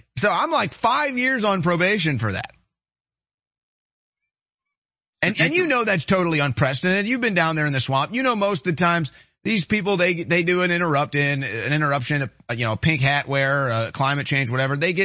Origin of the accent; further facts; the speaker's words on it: United States; I'm an American. I have a First Amendment right, and I'm going to execute it right now.